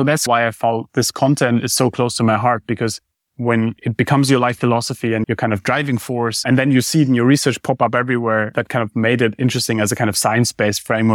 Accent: Germany; I grew up in Germany. We love planning.

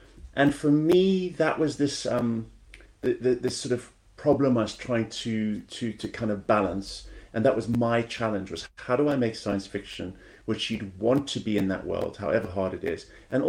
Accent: South Africa; also born or lived in Kenya; I grew up in South Africa and Kenya

